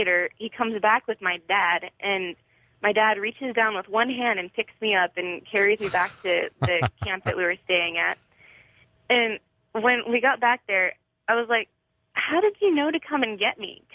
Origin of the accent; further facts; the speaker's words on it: Washington, United States; well, I grew up in Washington State, and my dad lived on Orcas Island for a while.